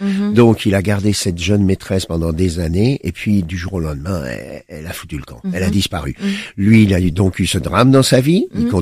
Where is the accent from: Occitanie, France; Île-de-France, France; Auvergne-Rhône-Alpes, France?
Île-de-France, France; Paris; J'ai grandi à Paris